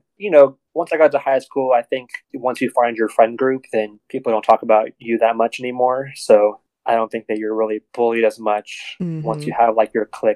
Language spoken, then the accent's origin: English; the South, United States; I grew up in the South, and I think that toxic masculinity is more prevalent in the South